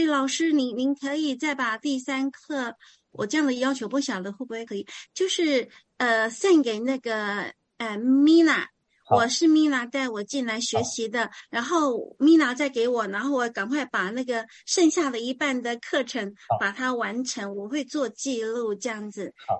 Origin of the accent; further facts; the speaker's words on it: Taichung, Taiwan; 我是来自台湾台中的